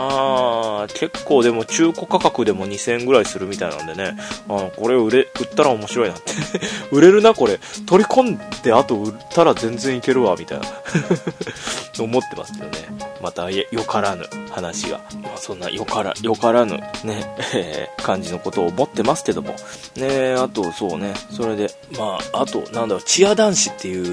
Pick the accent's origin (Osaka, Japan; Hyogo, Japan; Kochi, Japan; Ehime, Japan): Kochi, Japan; もう俺の出身地高知みたいな、うん、高知県がね、あったんですけどね